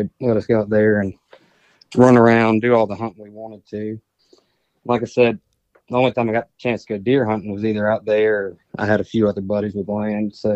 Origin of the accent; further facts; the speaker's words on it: Monroe, Louisiana, United States; Yeah, so I grew up in Monroe, Louisiana. You know, grew up hunting and fishing with my buddies and went to Neville High School.